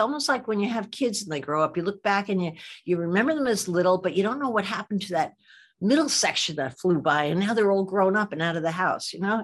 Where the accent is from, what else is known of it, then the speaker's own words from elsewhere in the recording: New Jersey, United States; I was from New Jersey.